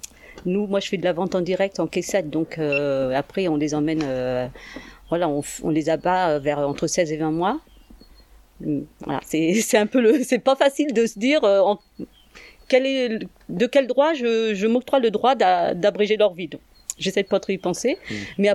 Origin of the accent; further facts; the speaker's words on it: Normandy, France; j'ai été élevée dans le Vexin normand, dans un petite maison à l'écart de tout